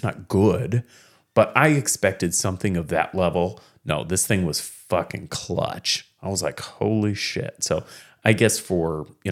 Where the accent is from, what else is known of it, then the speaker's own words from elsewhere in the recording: Oregon, United States; We're like, oh, no, we're from Oregon.